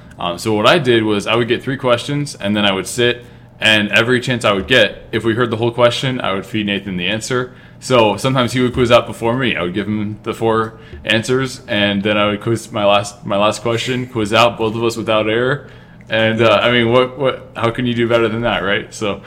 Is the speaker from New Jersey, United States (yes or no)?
no; Menomonee Falls, Wisconsin, United States; I'm from Falls and he's from McQuanago.